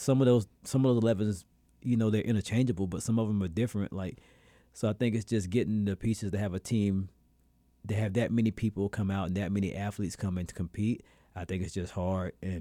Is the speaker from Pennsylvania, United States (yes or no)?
no; South Carolina, United States; So I met a person from South Carolina, actually from my hometown.